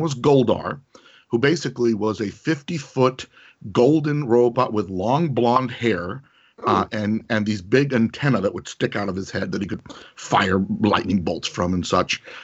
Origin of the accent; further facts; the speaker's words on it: Brownsville, Texas, United States; I would get growing up in Brownsville, Texas.